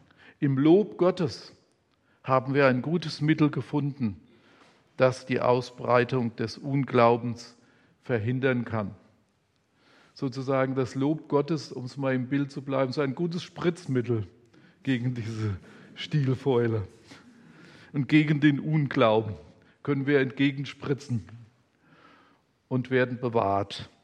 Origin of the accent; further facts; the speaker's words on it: Worms, Rhineland-Palatinate, Germany; Und ich komme auch aus Worms und mir ist diese Arbeit im Weinberg sehr vertraut